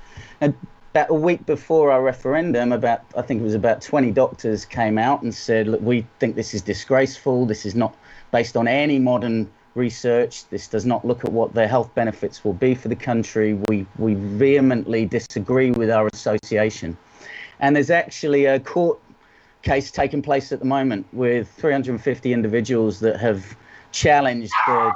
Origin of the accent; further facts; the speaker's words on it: England, United Kingdom; now in New Zealand; I'm basically, as you said, I was born in England